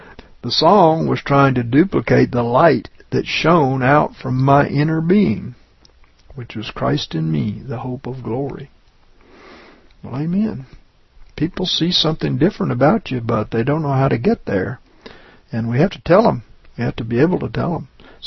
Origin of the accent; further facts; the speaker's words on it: Louisiana, United States; I was raised in Louisiana